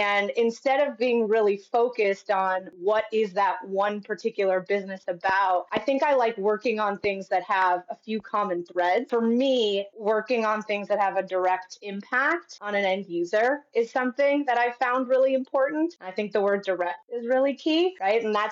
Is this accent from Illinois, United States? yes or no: yes; Chicago, Illinois, United States; now in Canada; So I actually grew up in Chicago. I'm an American. And I used to say that I was an aspiring Canadian, but I officially became Canadian in October.